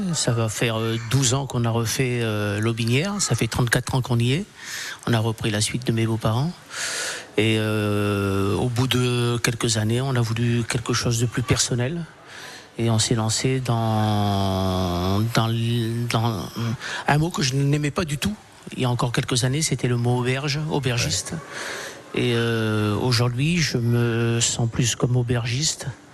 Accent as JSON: {"language": "French", "country": "Réunion", "tie": "born or raised there", "moved": "yes", "lives_now": "Touraine, France", "said": "Je suis né à la Réunion, oui."}